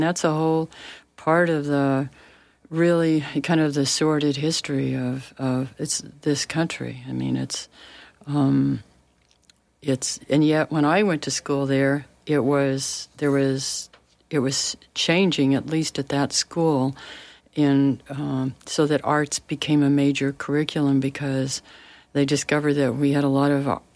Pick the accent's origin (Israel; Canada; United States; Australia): United States; Tulsa, Oklahoma; Yes, I grew up in Tulsa, and Tulsa is part of the Muscogee Creek Nation.